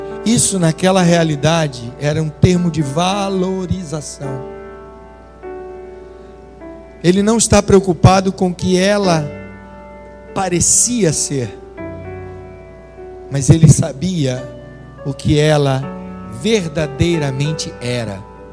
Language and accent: Portuguese; Rio de Janeiro, Brazil; Eu falei, eu sou carioca.